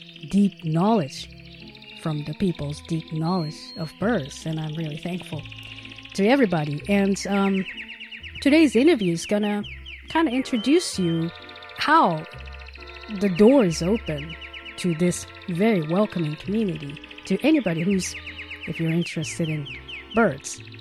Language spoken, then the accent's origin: English; Tokyo, Japan; I'm from Tokyo. We almost, my adult life, never had any snow or anything. So I'm still, even after living here for 15 years, still kind of adapting to this cold weather.